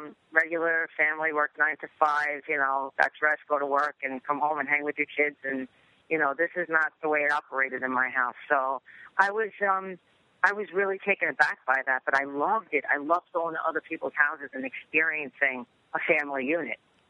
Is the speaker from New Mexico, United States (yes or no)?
no; New Jersey, United States; But it was a little bit different because I grew up in New Jersey as well, and it gave me a little bit more freedom.